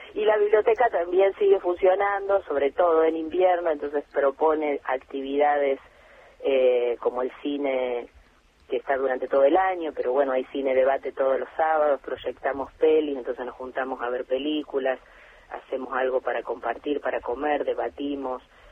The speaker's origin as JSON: {"language": "Spanish", "town": "Rosario", "region": "Santa Fe", "country": "Argentina", "lives_now": "Buenos Aires, Argentina", "said": "Te lo digo yo que vengo de una ciudad no tan grande como Buenos Aires. Yo soy rosarina."}